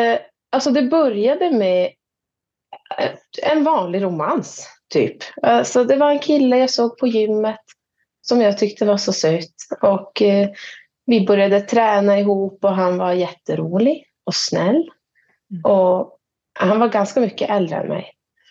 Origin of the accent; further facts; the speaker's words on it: Jokkmokk, Norrbotten County, Sweden; Född och uppvuxen i Jokkmokk.